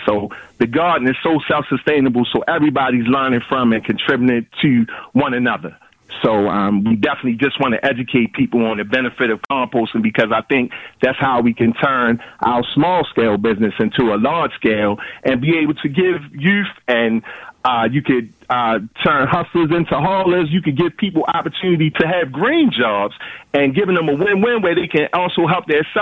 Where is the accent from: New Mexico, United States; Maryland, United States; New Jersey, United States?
Maryland, United States; Baltimore; I'm from Sandtown, Winchester, 72 square block in West Baltimore